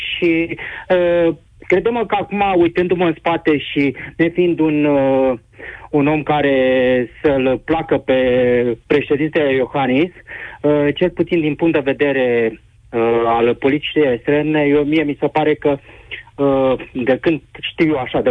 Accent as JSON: {"language": "Romanian", "country": "Romania", "said": "ca român, de ce nu ne-am dorit, chiar și cu președintele"}